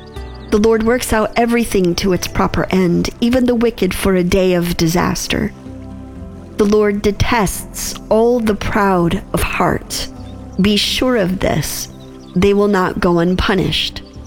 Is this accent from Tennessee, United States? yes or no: no; Michigan, United States; I grew up in Michigan, so we had this fabulous season of fall